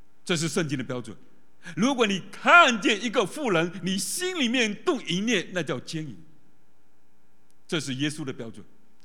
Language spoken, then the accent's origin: Chinese; Fujian, China; 我在福建的农村长大的，那家里发生过一些悲剧。